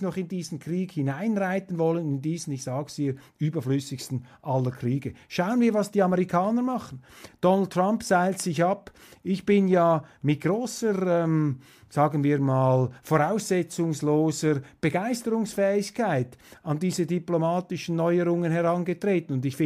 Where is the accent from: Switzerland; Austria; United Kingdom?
Switzerland; wie das bei mir als Schweizer ankommt